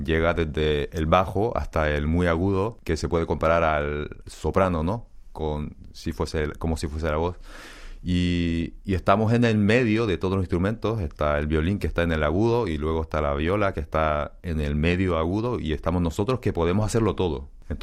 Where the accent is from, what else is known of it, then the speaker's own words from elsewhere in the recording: Canary Islands, Spain; also born or lived in Korea; No, nací en Corea y luego, pues, por el trabajo de mi padre, nos fuimos todos para Gran Canaria. Tenía 18 meses, creo que tenía. Al principio, cuando viví ahí, yo me consideraba español.